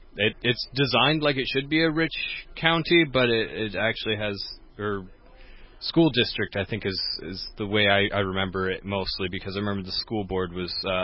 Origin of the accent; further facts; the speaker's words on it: Michigan, United States; I'm actually from Michigan, you know.